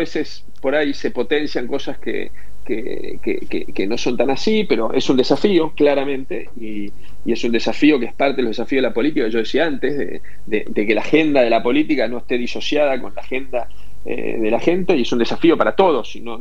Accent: Argentina

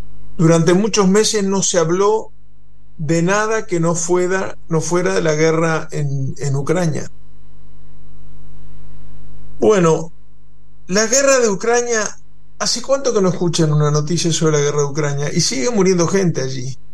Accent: Rocha, Uruguay; born there; en la zona donde yo nací, en el este del país, en el departamento Rocha, fundamentalmente en la frontera con el Brasil.

